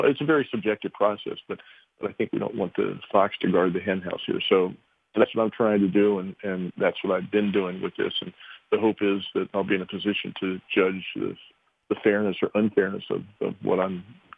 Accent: Pennsylvania, United States; born there; I mean, I've only been in politics for 7 years, but I'm an American Pennsylvanian born here.

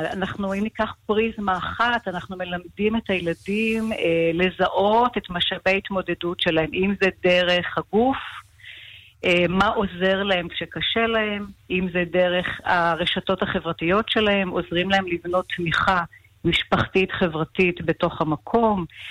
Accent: Sderot, Southern District, Israel; משפחתי גרה בסדרות, אני נולדתי וגדלתי בסדרות.

